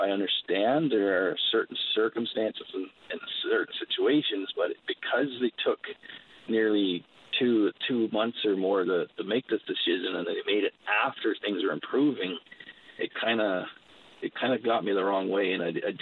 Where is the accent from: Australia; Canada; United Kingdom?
Canada; Newfoundland and Labrador; we are from Newfoundland. I was born and raised there, was recruited from there, and all my family lived back there. So even my son was born there.